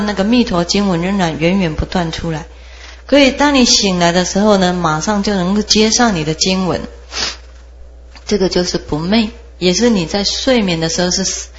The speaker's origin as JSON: {"language": "Chinese", "country": "China", "said": "那我们中国人叫中道，我们中国人是中时，所以中国人的时辰呢是十二个时"}